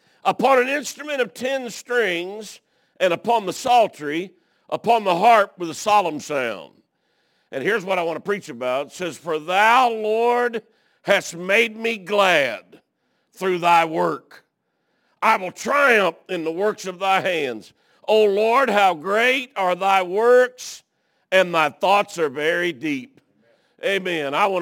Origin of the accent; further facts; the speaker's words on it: Alabama, United States; I know I'm from Alabama, but I vote for Sister Nun to be put in some kind of office.